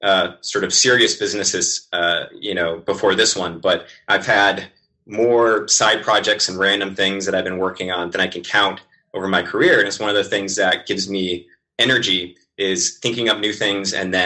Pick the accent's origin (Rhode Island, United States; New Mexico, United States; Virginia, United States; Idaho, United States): Idaho, United States; I grew up in Idaho with Shane.